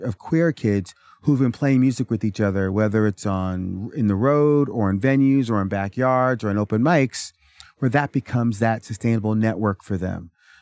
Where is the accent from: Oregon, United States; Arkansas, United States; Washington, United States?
Oregon, United States; Portland; I grew up in Portland, Oregon